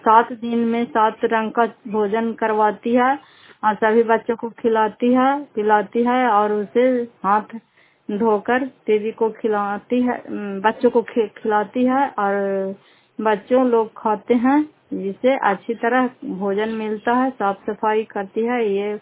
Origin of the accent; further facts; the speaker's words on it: Fatehpur, Bihar, India; घर फतेहपुर, पंचायत मकरौता, जिला नालंदा, किराए पसराय ब्लॉक की निवासी हूँ